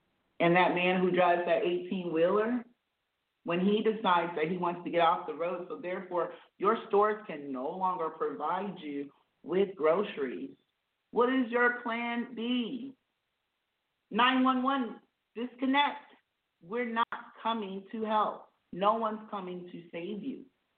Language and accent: English; South Carolina, United States; Growing up in South Carolina, I graduated from a historical black college, Claflin University.